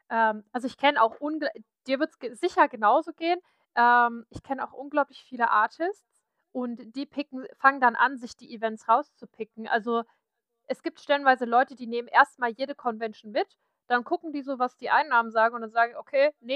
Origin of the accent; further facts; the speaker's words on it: Saxony, Germany; komme ja aus liebevoll von den meisten meiner westdeutschen Freunde Dunkeldeutschland genannt. Ich komme aus Sachsen.